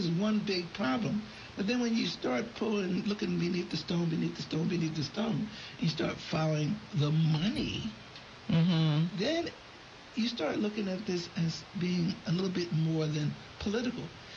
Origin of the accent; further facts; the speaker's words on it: Philadelphia, Pennsylvania, United States; I mean, I'm from Philly, and North Philly, and I've traveled around